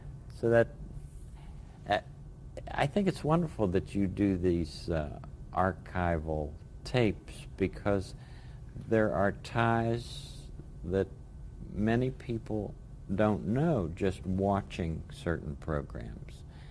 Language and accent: English; Latrobe, Pennsylvania, United States; I grew up in La Trobe.